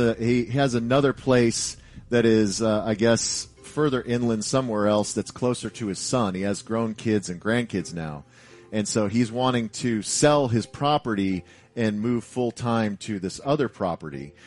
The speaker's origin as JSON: {"language": "English", "town": "Dallas", "region": "Texas", "country": "United States", "said": "And I was like, no, I'm from Dallas. I'm going out there for work."}